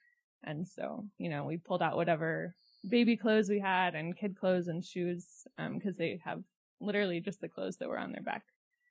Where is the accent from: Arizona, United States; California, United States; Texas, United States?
Texas, United States; Nacogdoches; now in Austin, United States; So I'm from Nacogdoches, Texas. There's a few fellow East Texans here. I grew up, I was born and raised there.